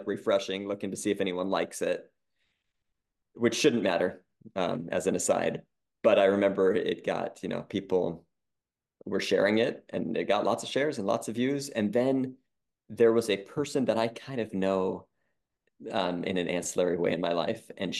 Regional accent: Juneau, Alaska, United States; now in Sitka, United States; So I was born and raised in Alaska, from Juneau originally. Now I live in Sitka.

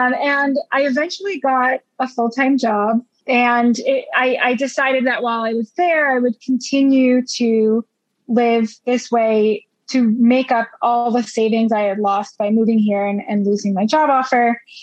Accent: Florida, United States; So I'm actually originally from Florida. I went to Florida State University. I went there for undergrad.

